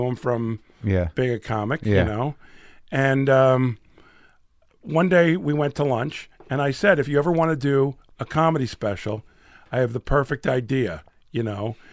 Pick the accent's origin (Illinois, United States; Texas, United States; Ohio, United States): Illinois, United States; Chicago; also born or lived in South Florida; I grew up in Chicago and South Florida.